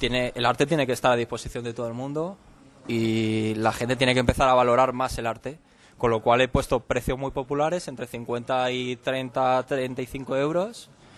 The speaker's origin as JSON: {"language": "Spanish", "town": "Leganés", "region": "Community of Madrid", "country": "Spain", "tie": "born there", "said": "Pues soy ilustrador, nací en Leganés, de ahí que sea todo un honor para mí exponer aquí."}